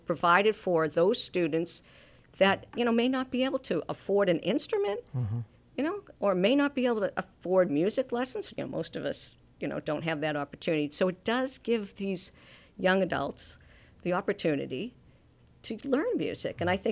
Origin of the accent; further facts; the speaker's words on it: Walpole, Massachusetts, United States; Now, I may not know them because, of course, I was from Walpole